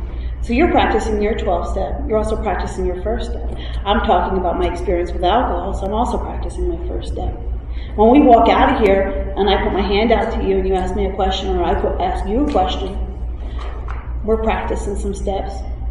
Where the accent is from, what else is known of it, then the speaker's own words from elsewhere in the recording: Montclair, New Jersey, United States; And what's really weird is, you know, I grew up in Montclair, New Jersey.